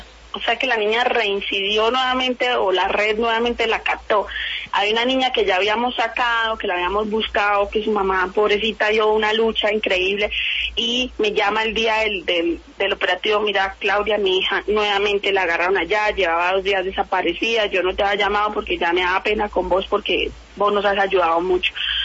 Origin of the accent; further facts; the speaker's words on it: Colombia; nosotros como colombianos no estamos preparados